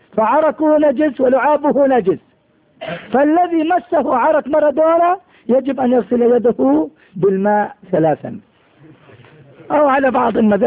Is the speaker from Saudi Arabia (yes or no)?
no; Jordan; احنا عندنا في الأردن منازل